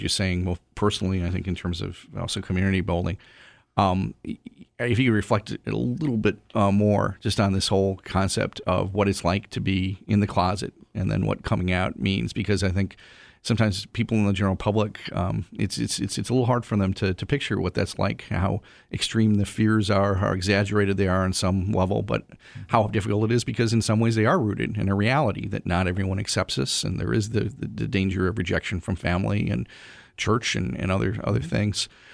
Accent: Howard, Wisconsin, United States; I grew up in Howard, Swamico, so I know the neck of the woods, lay of the land there pretty well.

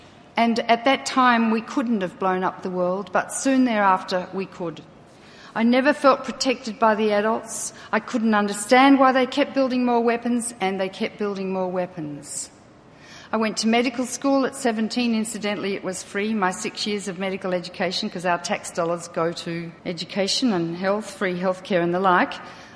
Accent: Australia; I am obviously not American, I'm Australian.

